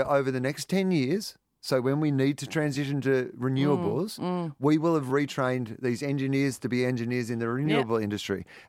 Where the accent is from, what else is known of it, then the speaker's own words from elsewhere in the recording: Denison, Victoria, Australia; I'm from Denison, 250 people.